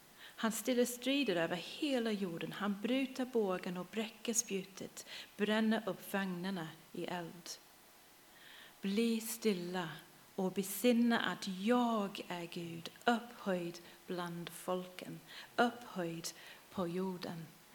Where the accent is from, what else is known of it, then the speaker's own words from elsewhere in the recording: England, United Kingdom; Swedish is a second language; moved away as an adult; also born or lived in London; now in Sweden; vi kommer från England. Min utbildning är i konst i grunden. Så jag jobbat som konstnär i London.